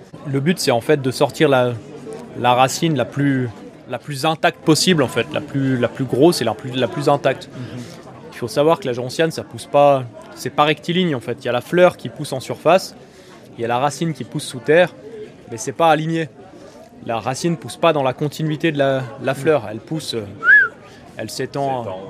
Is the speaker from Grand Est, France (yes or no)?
no; Auvergne-Rhône-Alpes, France; On a fait quasiment 5 heures de bagnole, on vient de Savoie.